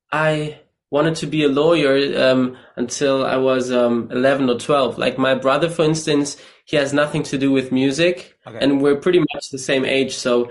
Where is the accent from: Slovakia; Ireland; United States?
Ireland; now in Germany; So currently I'm living in Germany, but I'm actually Irish.